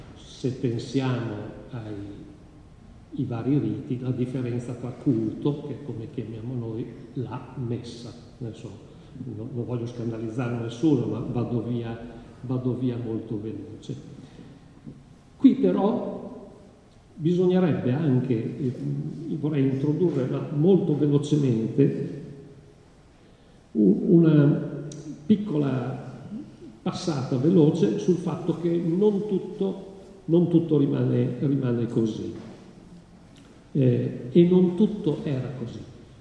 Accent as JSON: {"language": "Italian", "town": "Venice", "region": "Veneto", "country": "Italy", "said": "io da mezzo veneziano che sono un po' perplesso"}